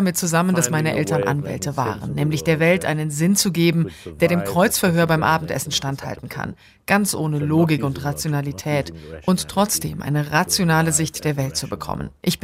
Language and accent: German; South Africa; Ich habe entschieden, den Ort nicht zu verlassen, an dem ich bin, an dem ich war und wo ich herkomme. Obwohl es oft wie eine gute Idee schien, nicht in diesem wahnwitzigen politischen Strudel Südafrikas zu sein.